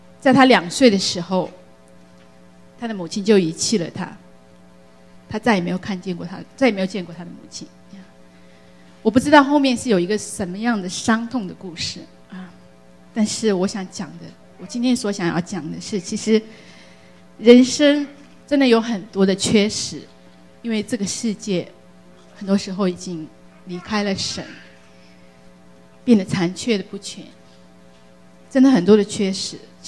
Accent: Sichuan, China; 不仅是因为这些地震是发生在我的家乡，我是四川人啊

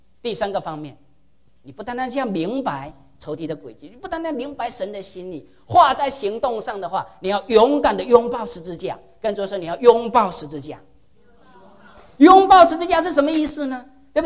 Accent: southern China, China; accent: southern; 我的这个南方口音

